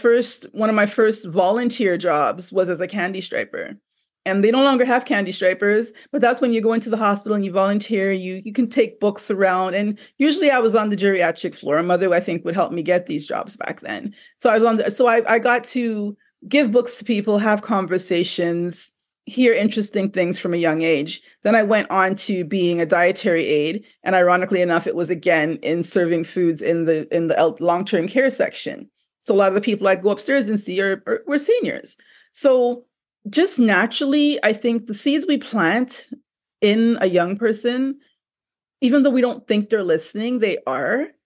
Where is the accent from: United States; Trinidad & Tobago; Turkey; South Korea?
Trinidad & Tobago; I'm from Trinidad, but our family started off in Montserrat, which is a smaller island in the Caribbean, very volcanic.